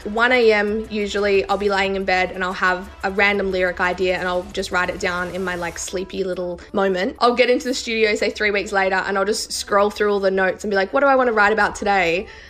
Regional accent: Adelaide, South Australia, Australia; I grew up in Northern Adelaide.

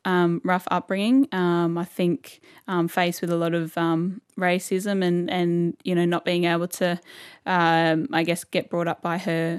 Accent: Australia; show the world what we can do as Aussie footballers on the world stage against the world's best

